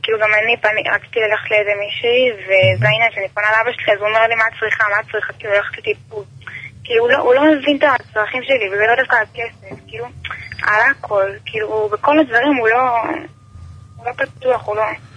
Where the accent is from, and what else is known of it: Central Israel, Israel